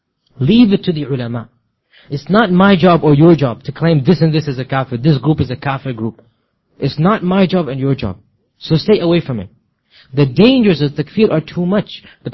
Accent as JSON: {"language": "English", "country": "Pakistan", "said": "And I'm speaking as a Pakistani, I'm not putting down these societies and cultures."}